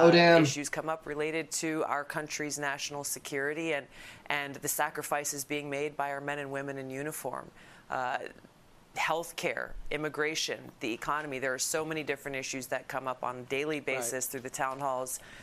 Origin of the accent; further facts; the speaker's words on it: United States; I'm an American. I love my country.